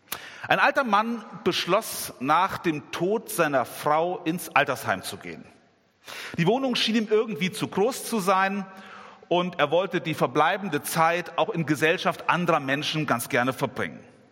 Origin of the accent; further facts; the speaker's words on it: North Rhine-Westphalia, Germany; now in Giessen, Germany; komme ich aus dem Hickengrund, bin also gar nicht so ganz weit weg von hier groß geworden, bin einige Jahre jetzt in Gießen schon Pastor